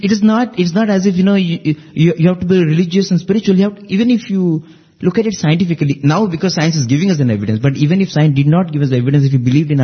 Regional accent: Odisha, India; In fact, I come from Orissa and I know, you know, they revere tulsi.

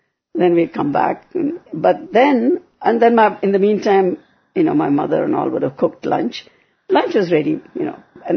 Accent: Delhi, India; We came from Delhi to this rural area where somehow we didn't feel anything

